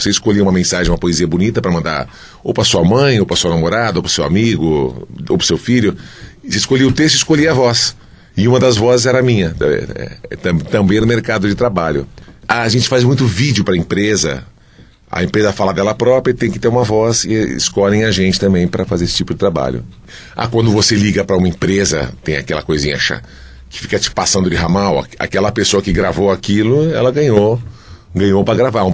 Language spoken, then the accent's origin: Portuguese; Santos, São Paulo, Brazil; eu sou de Santos. Quando eu comecei a dublar, eu morava em Santos e trabalhava em São Paulo. Me dava muito trabalho, aí eu resolvi mudar logo para São Paulo, bem pertinho dos estúdios, por isso que eu mudei para Vila Madalena.